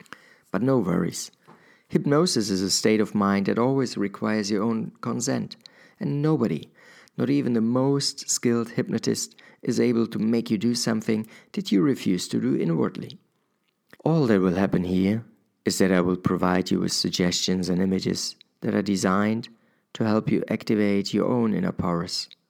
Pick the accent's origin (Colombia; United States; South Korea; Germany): Germany; accent: German; English is a second language; please be patient with my German accent